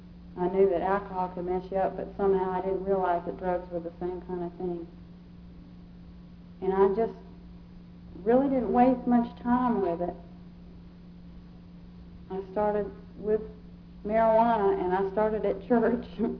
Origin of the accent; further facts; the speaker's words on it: Savannah, Georgia, United States; I grew up in Savannah. We moved there when I was about 7.